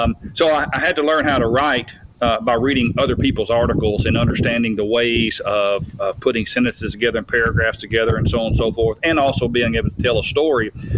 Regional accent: Tennessee, United States; I owned the largest hunting and fishing magazine in my home state of Tennessee

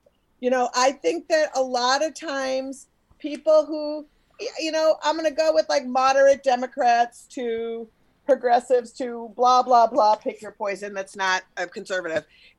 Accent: Minnesota, United States; also born or lived in Brooklyn; I born and raised in Minnesota girl. I live half the time in Minneapolis, half the time in Brooklyn.

